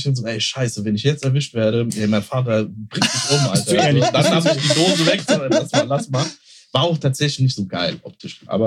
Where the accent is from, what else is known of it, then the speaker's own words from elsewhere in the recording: Mörfelden-Walldorf, Hesse, Germany; in Merfelden, Waldorf, wo ich groß geworden bin, in der Doppelstadt